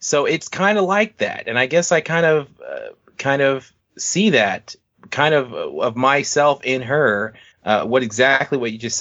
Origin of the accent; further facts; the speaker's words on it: Los Angeles, California, United States; You know, growing up in South Central, you have a lot of gang members and you are in a community.